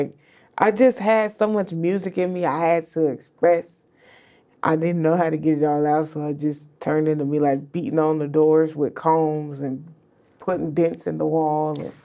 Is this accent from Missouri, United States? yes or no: yes; Kansas City, Missouri, United States; See, I was raised in Kansas City, Missouri, and so we make good, our saying is, if you ain't sneezing, it ain't season.